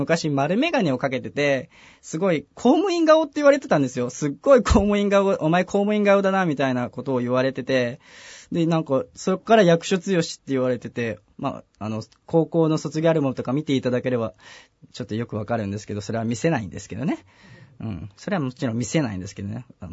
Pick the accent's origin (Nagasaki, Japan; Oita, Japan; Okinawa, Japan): Oita, Japan; Beppu; 大津モータースというのは私の実家の実家自動車整備工場なんですけど、その名前が大津モータースって言うんです。大分県別府市にあります。